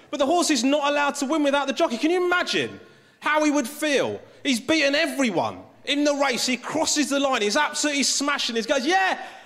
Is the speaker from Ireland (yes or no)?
no; England, United Kingdom; I'm originally Sri Lankan. My parents are Sri Lankan, right? But I was born and bred in England.